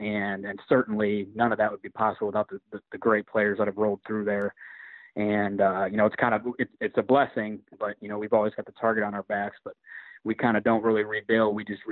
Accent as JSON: {"language": "English", "town": "Toledo", "region": "Ohio", "country": "United States", "tie": "born or raised there", "also_born_or_lived": "Louisiana / Illinois", "said": "I was born in Toledo. We moved, lived in Louisiana for a little while, lived in Illinois, and then we ended up finding a home back here in Toledo."}